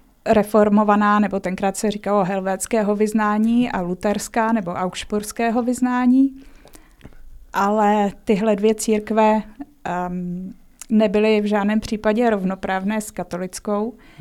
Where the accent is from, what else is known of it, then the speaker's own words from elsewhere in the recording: Hradec Králové Region, Czechia; který tam u nás v Orlických horách byl dost zásadní